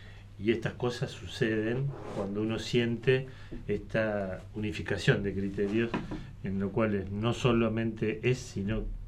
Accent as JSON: {"language": "Spanish", "region": "Buenos Aires", "country": "Argentina", "lives_now": "Patagonia, Argentina", "said": "porque soy porteño para los que no saben"}